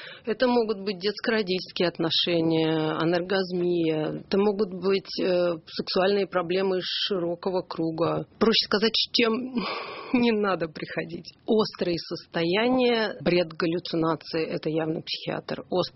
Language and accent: Russian; Moscow, Russia; Я клинический психолог из Москвы.